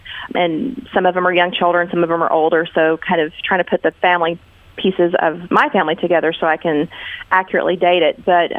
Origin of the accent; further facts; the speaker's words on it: the South, United States; I knew that I obviously was born and raised in the South, and that at least a few generations previous to me would be Southern.